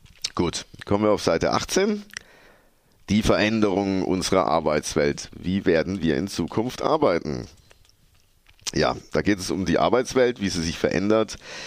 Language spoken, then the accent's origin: German; Baden-Württemberg, Germany; ich bin in der Nähe von Heidersheim aufgewachsen, 10 Kilometer maximal weg. Für mich war das immer so ein Kaff, völlig unbedeutend.